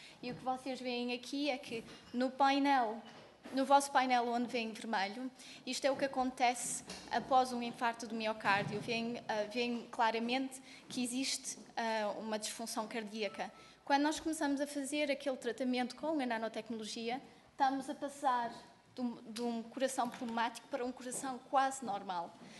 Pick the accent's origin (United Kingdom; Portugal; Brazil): Portugal; sendo europeia e sendo portuguesa, eu acredito em investir em nós próprios